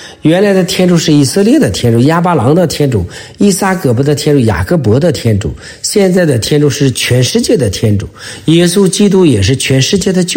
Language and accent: Chinese; China; 对于我们中国人来说，保罗宗徒，我们也是外邦人